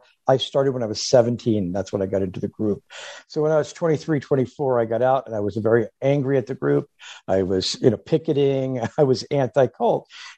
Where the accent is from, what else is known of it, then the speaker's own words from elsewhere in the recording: St. Petersburg, Florida, United States; I'm from St. Petersburg, Florida, the Philadelphia Phillies, the baseball team, spring train in the town next to it, Clearwater.